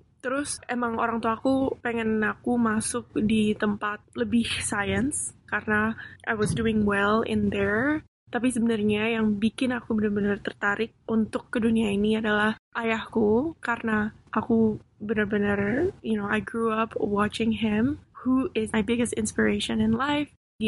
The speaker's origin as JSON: {"language": "Indonesian", "country": "Indonesia", "tie": "born or raised there", "said": "saya dibesarkan di Indonesia"}